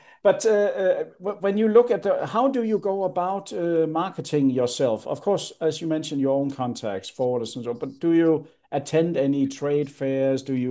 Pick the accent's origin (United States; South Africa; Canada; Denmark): Denmark; English is a second language; I mean, I'm from Denmark, as you know, and you're from France.